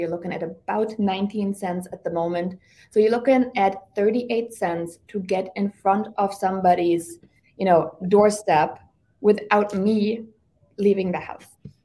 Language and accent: English; Germany; moved away; I was born and raised in Germany.